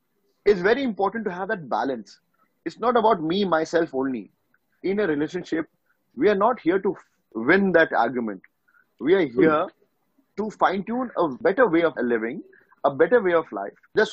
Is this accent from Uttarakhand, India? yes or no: yes; Nainital, Uttarakhand, India; from Nainital, which I, you know, belong to.